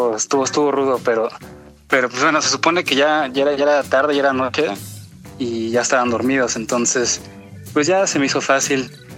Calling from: Guadalajara, Jalisco, Mexico; Les hablo aquí en Guadalajara.

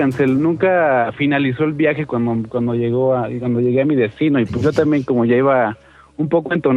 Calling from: Atizapán de Zaragoza, State of Mexico, Mexico; Hoy te marco desde Atizapán de Zaragoza

